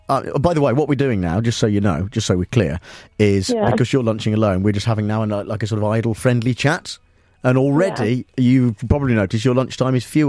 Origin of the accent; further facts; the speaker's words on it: Nuneaton, West Midlands, United Kingdom; my hometown of Nuneaton